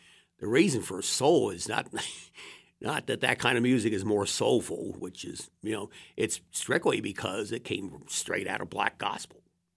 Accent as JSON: {"language": "English", "town": "Arlington", "region": "Virginia", "country": "United States", "said": "I was from the East Coast, Arlington, Virginia."}